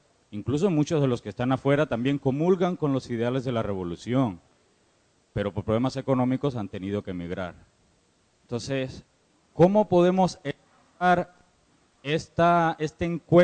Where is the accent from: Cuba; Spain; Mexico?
Cuba; moved away; Yo soy cubano, aunque vivo en el extranjero